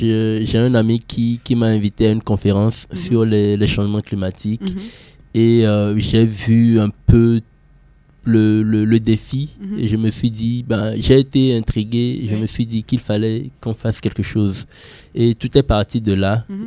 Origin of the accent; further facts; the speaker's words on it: Togo; Chez nous en Afrique, les écoles produisent beaucoup de déchets. On n'a pas idée. Au Togo, c'est 900 tonnes de déchets qui sont brûlés chaque jour.